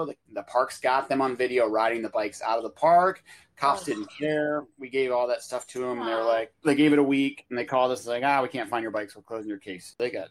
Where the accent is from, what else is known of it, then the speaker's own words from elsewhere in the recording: Alaska, United States; I mean, we are from Alaska and we yeah. do have weapons.